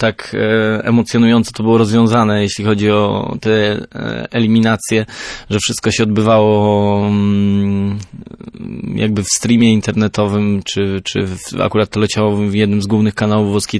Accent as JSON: {"language": "Polish", "town": "Przemysław", "region": "Pomeranian Voivodeship", "country": "Poland", "tie": "born or raised there", "said": "zbierane nad rzeką z mojej rodzinnej miejscowości Przemysław, rzeka Szkarpawa. Jest to Mierzeja Wiślana."}